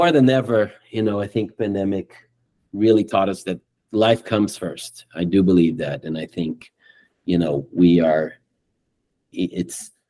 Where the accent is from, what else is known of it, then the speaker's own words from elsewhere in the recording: Brazil; English is a second language; moved away as an adult; now in Miami, United States; it did come as a surprise to me when I moved here from Brazil, because Brazilians, all we want to do is go to Disney, you know.